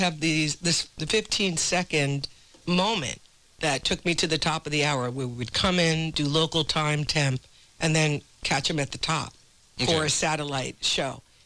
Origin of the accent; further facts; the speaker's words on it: New Jersey, United States; also born or lived in Bronx, United States; I was born in Bronx, New York, and then shortly after that, we moved to North Jersey because I was the third in the line, and we were the first in the family to move out of New York.